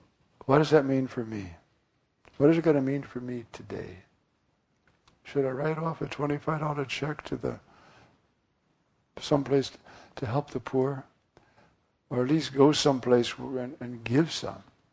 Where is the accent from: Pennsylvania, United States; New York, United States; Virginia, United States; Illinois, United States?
New York, United States; New York City; which I guess is the uniform in New York. I'm a New Yorker.